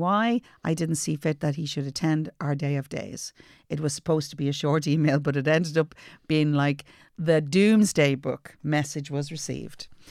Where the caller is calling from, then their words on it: New York, United States; So, I am a listener from New York State.